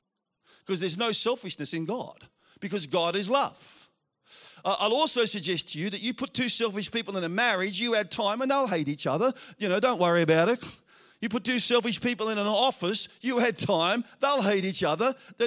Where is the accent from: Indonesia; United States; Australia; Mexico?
Australia; Lilydale, Victoria; And I've grown up in church. I grew up in Lilydale, which isn't that far from here, and grew up in Pentecostal churches.